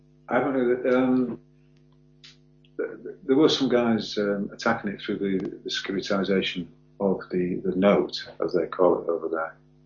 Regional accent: Scotland, United Kingdom; I'm Scottish

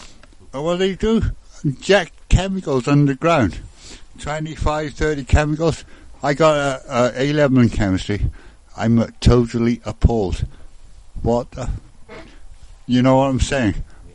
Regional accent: Wales, United Kingdom; I grew up in South Wales in a place called Arbor, Second Blight Arbor, and Primau, and all those prisoners. Right, when I was a kid, there was coal mines everywhere. I was a little kid, and we lived in a caravan next to a coal mine

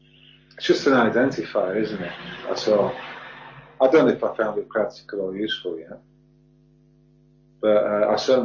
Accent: Scotland, United Kingdom; I'm Scottish

